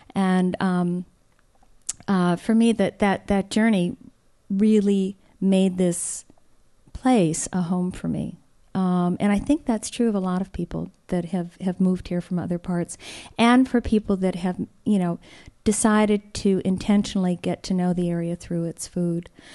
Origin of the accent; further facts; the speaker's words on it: New Jersey, United States; because I grew up in New Jersey.